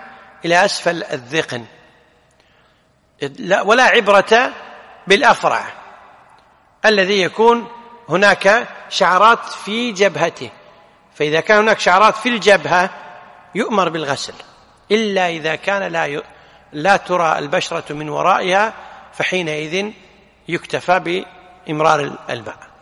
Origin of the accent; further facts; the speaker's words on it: Kuwait; العنفقة اللي هي التفلة عندنا في الكويت يسمونها ولا لا